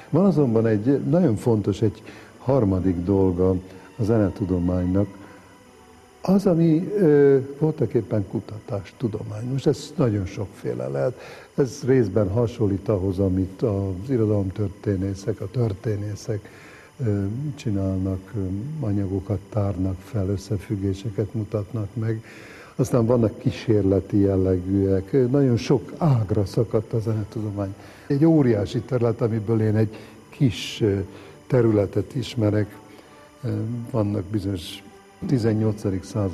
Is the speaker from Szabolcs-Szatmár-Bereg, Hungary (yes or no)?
no; Székesfehérvár, Fejér, Hungary; also born or lived in Jászladány; az Jászladányhoz fűződik, ahol születtem. Fiatal tanárházas pár, apám anyám ott találkozott össze, anyám odavalósi volt, apám Veszprémből származott oda. Ahogy a tanáremberek vándorolnak egyik városról a másikra, mentünk Székesfehérvárra, ott kezdtem el az iskolákat